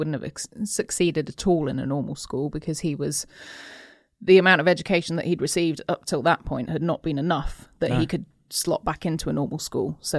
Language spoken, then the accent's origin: English; South East England, United Kingdom; I then had to change schools in little school, and I got called … because they said my accent was very posh because I came from Surrey.